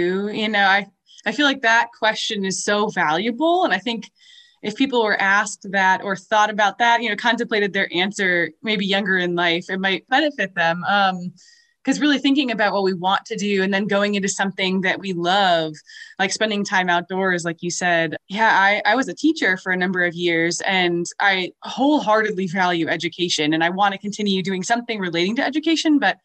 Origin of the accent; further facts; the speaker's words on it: Northeast, United States; I'm from the Northeast and right now they're kind of getting pummeled with snow.